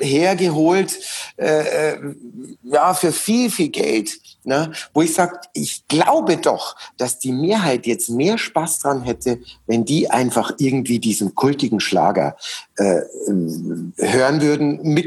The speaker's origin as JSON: {"language": "German", "town": "Munich", "region": "Bavaria", "country": "Germany", "tie": "born or raised there", "said": "in München erleben, in meiner Heimatstadt"}